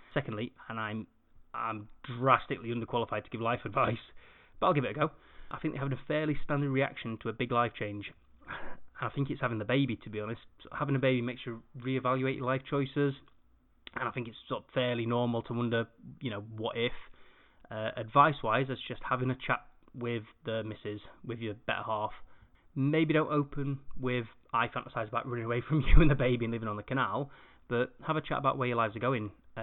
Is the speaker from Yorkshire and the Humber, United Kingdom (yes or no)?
yes; Yorkshire and the Humber, United Kingdom; I'm from God's own country, Yorkshire.